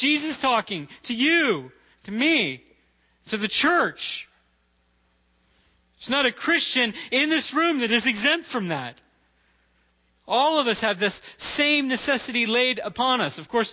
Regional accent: United States; And so as an American and wanting to be kind of a grateful one, I would just say thank you to people all day long, you know.

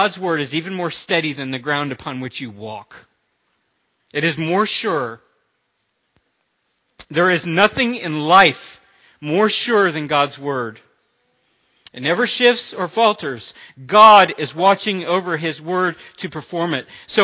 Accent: Florida, United States; I'm from Florida. There are no earthquakes in Florida.

